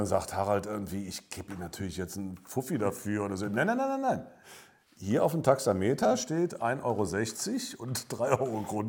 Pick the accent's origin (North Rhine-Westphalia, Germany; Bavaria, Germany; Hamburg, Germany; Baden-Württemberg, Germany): North Rhine-Westphalia, Germany; Cologne; ich komme aus Köln, mein Vater kommt aus Trier.